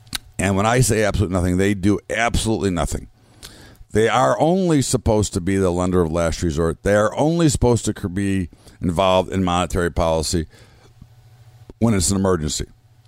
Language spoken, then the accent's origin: English; United States; I mean, again, I'm an American. I love America.